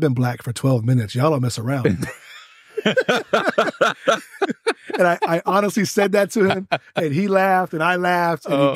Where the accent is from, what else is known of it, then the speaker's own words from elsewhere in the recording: California, United States; I grew up in the Bay Area. It's a diverse place. You know, I remember growing up in the 80s.